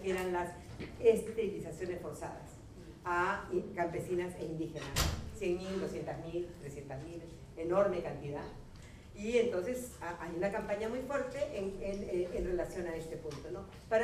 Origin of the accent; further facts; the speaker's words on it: Peru